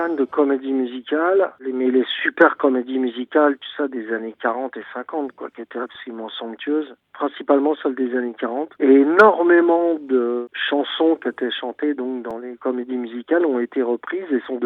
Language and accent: French; Champigny-sur-Marne, Île-de-France, France; Moi, je suis de Champigny-sur-Marne, banlieue sud-est, vraiment collée à Paris, tu vois.